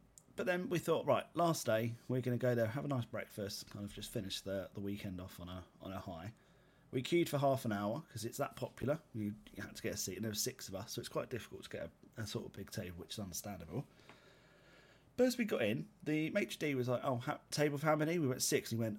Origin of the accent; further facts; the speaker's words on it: England, United Kingdom; Now, is it because we're English?